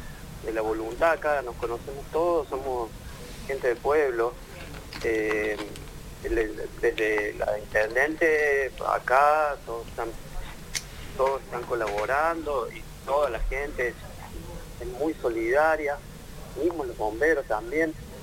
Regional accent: La Falda, Córdoba, Argentina; yo soy de acá, del Valle de Punilla, me crié en La Falda, y el Valle Hermoso, todo por ahí.

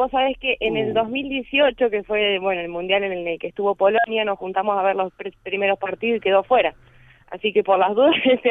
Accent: Rosario, Santa Fe, Argentina; Yo nací acá en Argentina, en Rosario, en el barrio de Messi. La polonesa también está en el barrio de Messi. Somos acá todos de zona sur.

